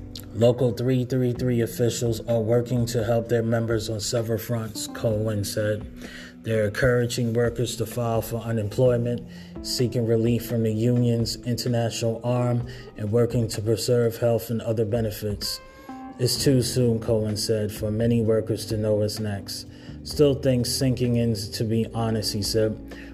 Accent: New York City, New York, United States; Now, I come from New York City. I don't live in Baltimore. I've never been in Baltimore before.

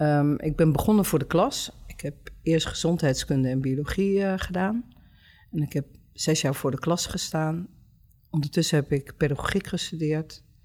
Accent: Curaçao; Ik ben geboren en getogen op Curaçao. Daar liggen mijn roots. Daar heb ik ook nog altijd een sterke verbinding mee.

